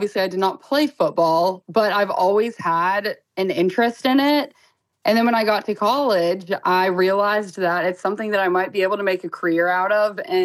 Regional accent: Birmingham, Alabama, United States; also born or lived in Michigan; My parents are Lions fans because I was born in Michigan, moved to Birmingham at a very young age.

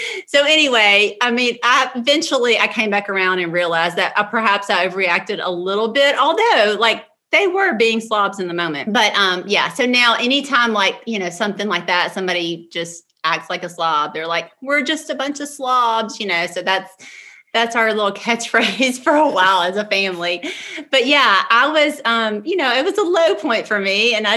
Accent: Louisiana, United States; Okay. So yeah, we're from Louisiana, born and raised and proud.

